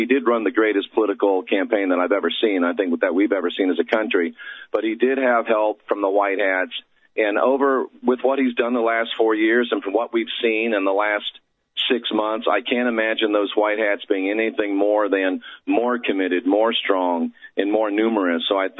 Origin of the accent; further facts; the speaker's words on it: the South, United States; You mentioned I'm from the South. We got a story in the South called Br'er Rabbit.